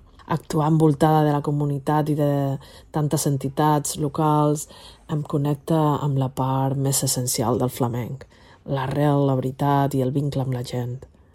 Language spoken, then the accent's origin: Catalan; Barcelona, Catalonia, Spain; Vaig néixer en créixer a Barcelona